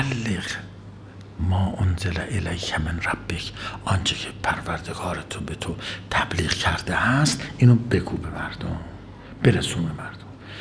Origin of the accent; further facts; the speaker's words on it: Iran; ما ایرانی هستیم